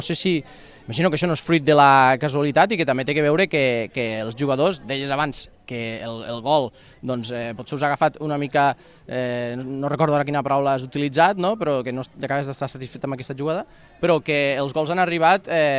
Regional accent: Tortosa, Catalonia, Spain; jo que sóc de Tortosa però ja m'estic també aclimatant

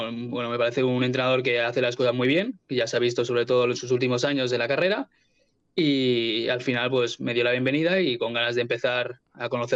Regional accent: Viladecans, Catalonia, Spain; soy de Viladecans, de aquí al lado

